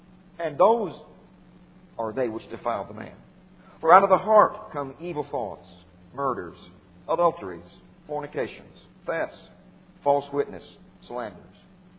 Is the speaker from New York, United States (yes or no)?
no; Kentucky, United States; back up in my hometown of Kentucky